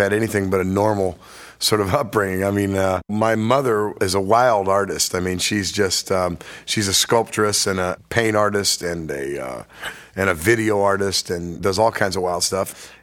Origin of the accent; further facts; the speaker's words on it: California, United States; I grew up here in California, you know, and I was a sort of a lower middle class kid, and I'd never seen people who lived like